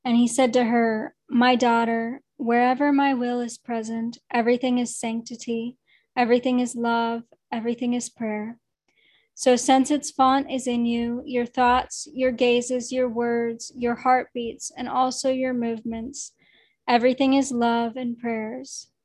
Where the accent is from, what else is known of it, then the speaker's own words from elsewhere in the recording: Pittsburgh, Pennsylvania, United States; Pittsburgh, Pennsylvania.